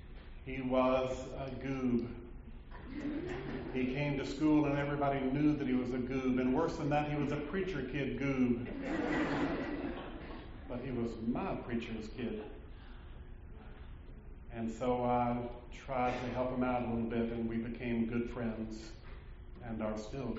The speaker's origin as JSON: {"language": "English", "town": "Vicksburg", "region": "Mississippi", "country": "United States", "tie": "born or raised there", "said": "I grew up in Holy Trinity Episcopal Church in Vicksburg, Mississippi."}